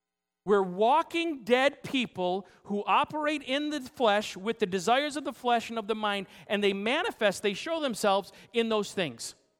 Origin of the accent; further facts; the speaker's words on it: New York, United States; when I was growing up in Western New York, there was a radio station that I loved to listen to.